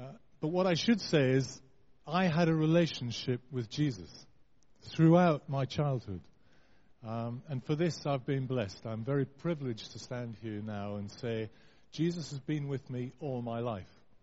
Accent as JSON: {"language": "English", "town": "Newcastle", "region": "North East England", "country": "United Kingdom", "tie": "born or raised there", "accent": "Geordie", "moved": "as an adult", "lives_now": "London, United Kingdom", "said": "I'm a Geordie. I was born in Newcastle. My parents taught me to speak proper"}